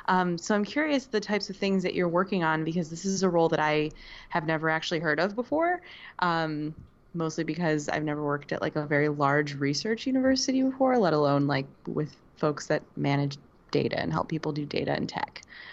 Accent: Buffalo, New York, United States; now in North Carolina, United States; Yeah, I was born and raised in Buffalo, as Logan mentioned, and I'm now living in North Carolina

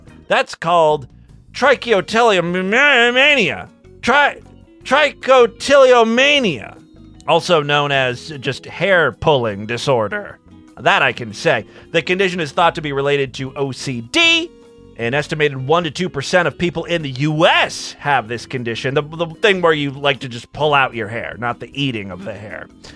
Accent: Ohio, United States; I grew up in Northeast Ohio in a rural area

